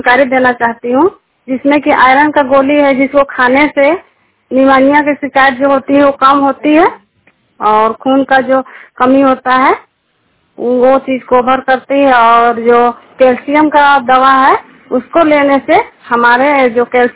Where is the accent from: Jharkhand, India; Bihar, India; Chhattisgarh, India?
Jharkhand, India; Ranikhatanga; और मैं रानीखड़गा की रहने वाली हूँ। मेरा प्रखंड है इटकी और जिला रांची, राज्य झारखंड का निवासी हूँ रहने वाली।